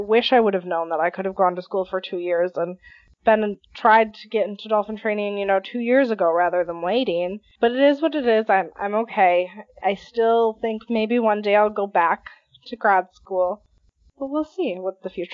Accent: Wisconsin, United States; I did not like growing up in Wisconsin. If you hear me talk about Wisconsin, I will just rant about how I will never move back.

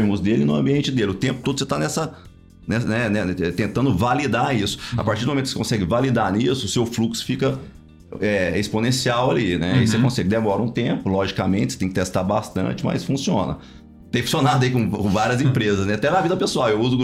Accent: Anápolis, Goiás, Brazil; Cara, eu sou de Goiás. Sou

